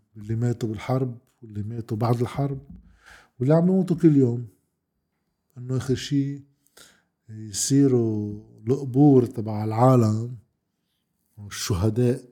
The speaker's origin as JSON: {"language": "Arabic", "country": "Lebanon", "said": "بيعنينا أكثر نحن كلبنانيين كشرعية"}